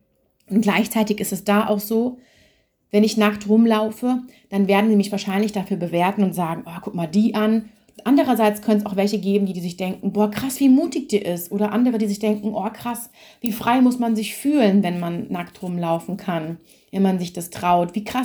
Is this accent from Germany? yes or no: yes; Hanau, Hesse, Germany; ich komme irgendwie aus Hanau